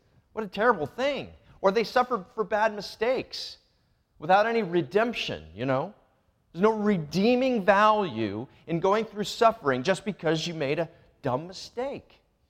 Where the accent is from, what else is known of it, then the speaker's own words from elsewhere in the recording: Puebla, Mexico; I'm a young guy that I was raised in missionary school. I grew up in Puebla, Mexico, down in central Mexico.